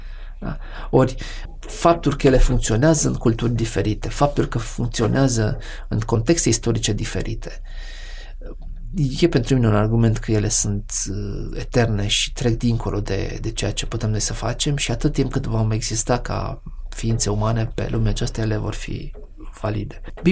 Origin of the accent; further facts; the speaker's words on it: Alba Iulia, Alba County, Romania; Alba Iulia, orașul meu natal, da? Capitala istorică a țării